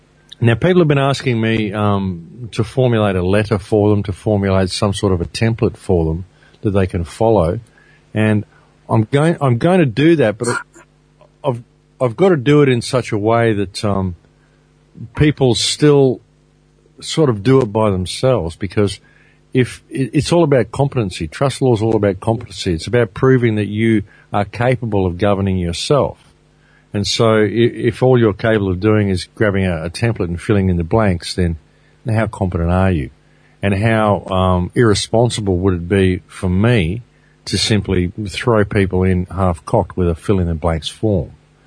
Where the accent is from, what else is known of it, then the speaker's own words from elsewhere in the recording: Byron Bay, New South Wales, Australia; I'm from Byron Bay